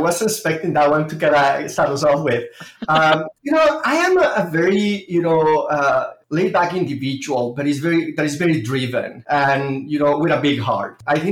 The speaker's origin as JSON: {"language": "English", "country": "Mexico", "second_language": "English", "lives_now": "United States", "said": "I am originally from Mexico."}